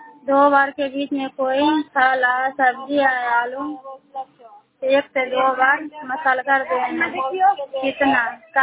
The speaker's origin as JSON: {"language": "Hindi", "town": "Chandpura", "region": "Bihar", "country": "India", "said": "मैं चंदपुरा गांव के रहने वाली हूँ। थाना करारपुरा जिला नालंदा के निवासी हूँ।"}